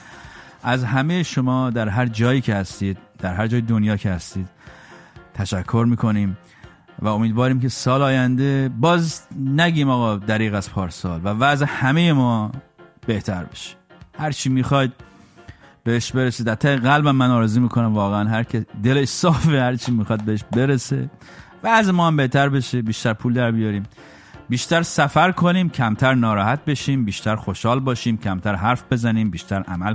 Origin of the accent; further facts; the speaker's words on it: Iran; moved away; برای ما که خارج از ایرانیم